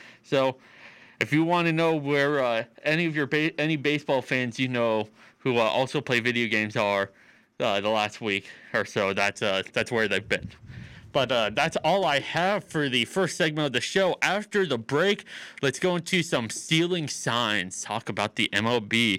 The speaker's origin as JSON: {"language": "English", "town": "San Jose", "region": "California", "country": "United States", "tie": "born or raised there", "said": "just growing up in San Jose and being able to idolize Patrick Marleau"}